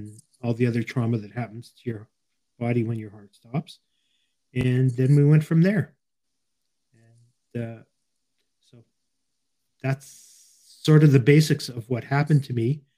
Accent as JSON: {"language": "English", "town": "Winnipeg", "region": "Manitoba", "country": "Canada", "tie": "born or raised there", "lives_now": "Toronto, Canada", "said": "I grew up in a prairie city called Winnipeg in the province of Manitoba in Canada. And I am currently in Toronto, the center of the universe, according to some people."}